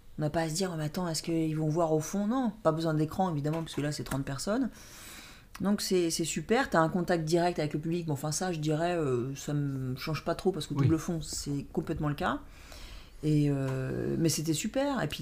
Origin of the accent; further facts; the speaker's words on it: France; ils voient qu'on est français